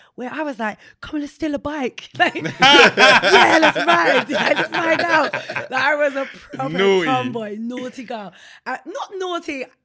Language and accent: English; Brixton, London, United Kingdom; I grew up in Brixton, but I was a little tomboy and I was a little tearaway, and I used to venture down to Battersea.